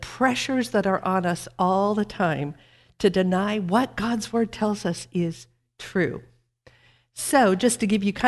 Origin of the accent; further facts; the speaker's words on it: Oregon, United States; now in Kentucky; I grew up in Oregon, which Nicole thinks is hilarious. And so having moved to Kentucky